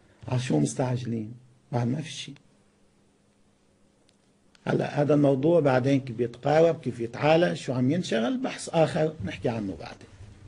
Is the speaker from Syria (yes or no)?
no; Lebanon; يعني نحن لبنانيين وشعوب المنطقة اللي عايشين هذا الكابوس اللي اسمه إسرائيل منذ عقود